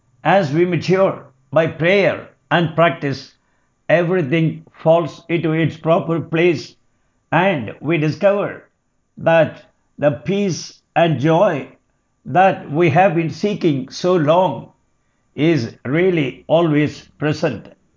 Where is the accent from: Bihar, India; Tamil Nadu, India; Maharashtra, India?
Tamil Nadu, India; Chennai; I am from Madras, which is just a couple of hundred kilometers from Ramanashramam